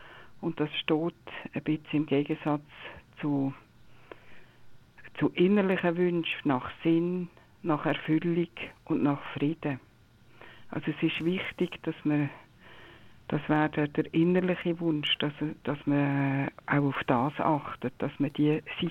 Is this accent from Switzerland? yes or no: yes; Kaiseraugst, Aargau, Switzerland; Ich komme aus Kaiseraugst